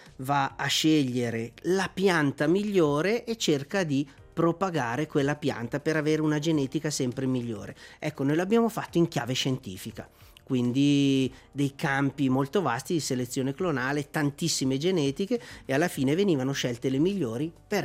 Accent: Varese, Lombardy, Italy; Io sono italiano di origine, sono nato e cresciuto a Varese.

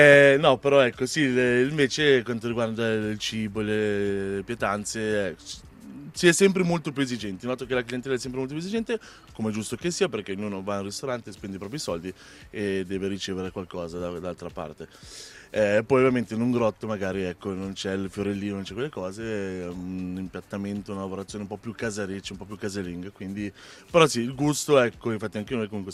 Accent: Melide, Ticino, Switzerland; now in Cama, Switzerland; Io sono nato e cresciuto a Melide.

